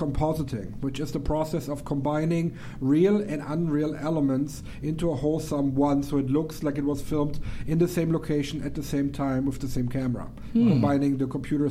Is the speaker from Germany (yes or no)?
yes; Germany; I grew up in Germany, so we called it gymnasium.